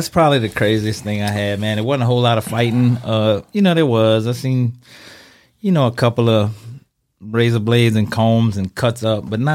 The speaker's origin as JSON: {"language": "English", "town": "Napoleonville", "region": "Louisiana", "country": "United States", "said": "So, I mean, I'm from Assumption Parish, Napoleonville, country as fuck."}